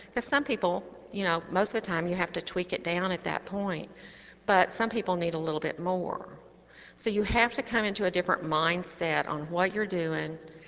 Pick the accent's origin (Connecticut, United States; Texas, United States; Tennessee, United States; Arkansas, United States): Arkansas, United States; like I'm from Arkansas, so, you know, Hillary Clinton's from there